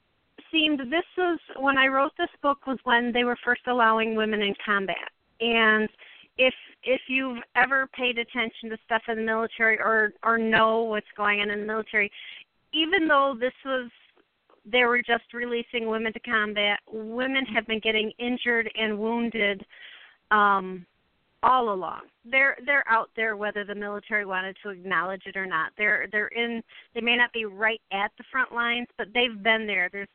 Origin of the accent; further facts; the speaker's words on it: Beaver Dam, Wisconsin, United States; in my hometown in Beaver Dam, Wisconsin.